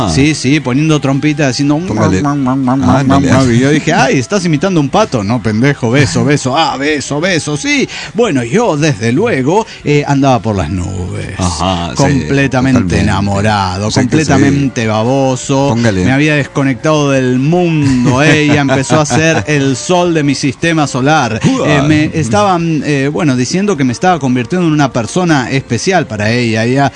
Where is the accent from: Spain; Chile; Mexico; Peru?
Mexico; Valparaíso, Zacatecas; now in Zacatecas, Mexico; A las primeras semanas de vivir solo en Zacatecas, regresé una noche de mi pueblo natal, Valparaíso, que es donde nací